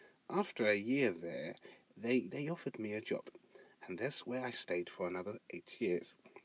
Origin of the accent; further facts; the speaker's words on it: Newcastle, North East England, United Kingdom; also born or lived in London; from Newcastle, but I spent most of my life in London, though.